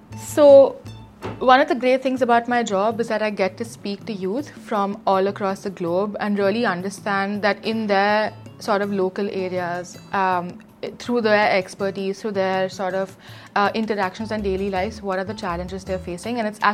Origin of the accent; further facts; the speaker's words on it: Mumbai, Maharashtra, India; English is a second language; I'm currently interning at the Youth Assembly at the World Food Forum, and I'm from Mumbai, India. I'm currently in Rome